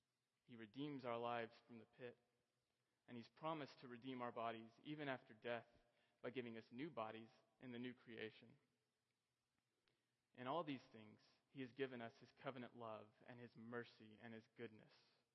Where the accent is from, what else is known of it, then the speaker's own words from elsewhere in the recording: United States; As Americans, as an American, I know I think about myself quite a lot.